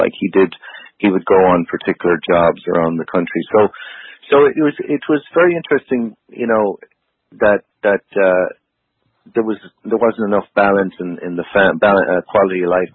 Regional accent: Ireland; also born or lived in New York; growing up in Ireland.

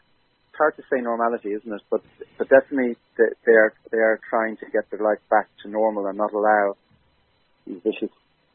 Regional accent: Ireland; I mean, as you said, I'm from Ireland

